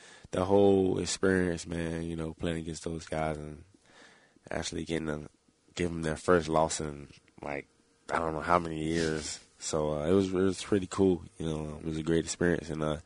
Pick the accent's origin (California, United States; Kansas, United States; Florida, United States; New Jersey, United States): Florida, United States; Miami; When I was a kid, you know, obviously, you know, growing up in Miami, you know, they always played the Dolphins games.